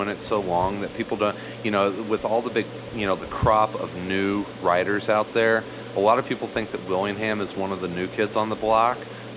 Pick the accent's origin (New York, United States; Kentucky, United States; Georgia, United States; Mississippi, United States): New York, United States; as a New Yorker, you kind of have to dig the idea of New York as a demilitarized zone, at least in comic books.